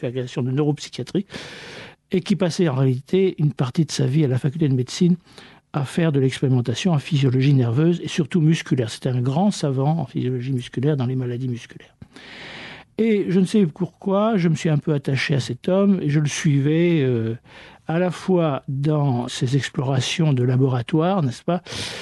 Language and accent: French; Brittany, France; Bon, comme mon nom l'indique, je suis breton, d'atavisme marin, etc.